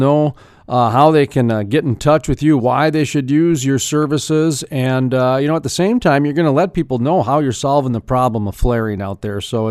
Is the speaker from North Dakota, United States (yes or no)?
yes; North Dakota, United States; And I grew up in North Dakota, and so I was used to that cold and et cetera.